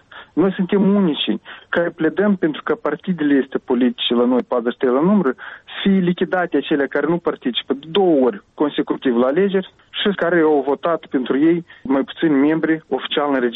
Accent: Moldova; Și un război este pus anume pentru a dispărea noi ca neam, ca moldoveni.

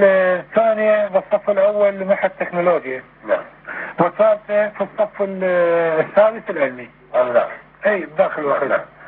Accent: Iraq; كل العقارات الموجودة وأوراق الطاب وسجلات النفوس وقبور آبائنا وأجدادنا تثبت بأن احنا عراقيين

